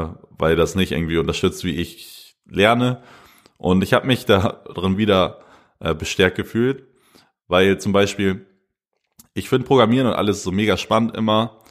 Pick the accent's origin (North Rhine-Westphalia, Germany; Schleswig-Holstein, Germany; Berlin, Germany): Schleswig-Holstein, Germany; Lennförden; Also ich komme ja aus Lennförden, ein kleines Dorf im Herzen Schleswig-Holsteins. Und ich komme vom Bauernhof.